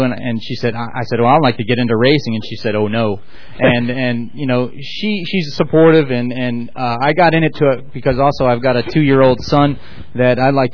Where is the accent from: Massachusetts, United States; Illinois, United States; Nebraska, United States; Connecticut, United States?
Connecticut, United States; now in Vero Beach, United States; I'm originally from Connecticut, but we live in Vero Beach, Florida.